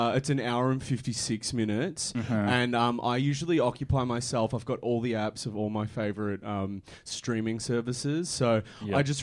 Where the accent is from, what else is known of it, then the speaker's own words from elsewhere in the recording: Sebastopol, Victoria, Australia; I'm actually from Sebastopol, which is about 10 minutes out of Ballarat. I say Ballarat to make it clearer to people, but I'm from Sebastopol.